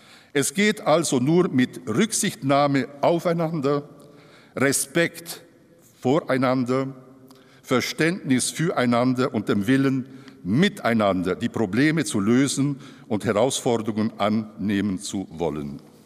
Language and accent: German; Switzerland; Vielleicht darf ich als Eidgenosse mir erlauben zu sagen